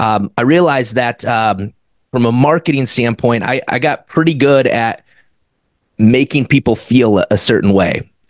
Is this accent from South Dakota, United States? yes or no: yes; South Dakota, United States; But man, I grew up in South Dakota, and my folks got divorced at the age of 5.